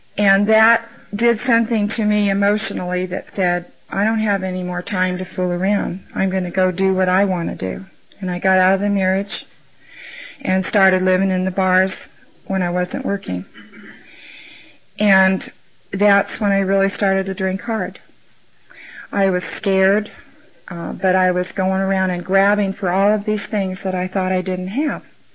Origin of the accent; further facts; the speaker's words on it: California, United States; born there; Now, I was born in California, so I don't have to say that.